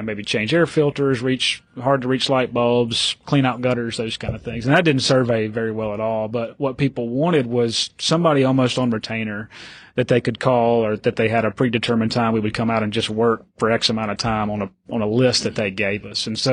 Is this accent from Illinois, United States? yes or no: no; Kosciusko, Mississippi, United States; I am from Kosciuszko originally.